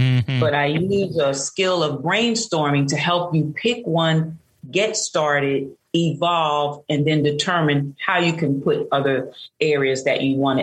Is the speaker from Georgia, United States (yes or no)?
no; Newark, New Jersey, United States; Well, I'm originally from Jersey, Newark, New Jersey. I was born there.